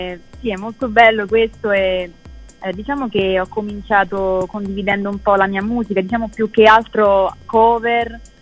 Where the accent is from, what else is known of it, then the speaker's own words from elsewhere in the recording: Rome, Lazio, Italy; born there; mi sono esibita a Roma, che è una grande soddisfazione, essendo la mia città natale.